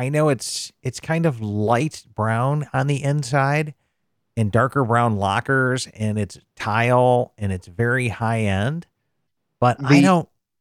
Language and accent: English; Detroit, Michigan, United States; growing up in Detroit, the Red Wings are the bomb